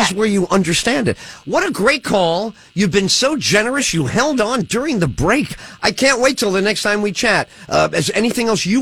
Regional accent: New York, United States; I'm a basketball crazy fan because I grew up in New York and the Knicks were great.

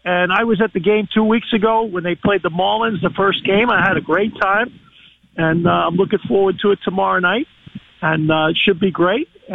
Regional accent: New York, United States; I grew up in Brooklyn, and I grew up rooting for the Yankees.

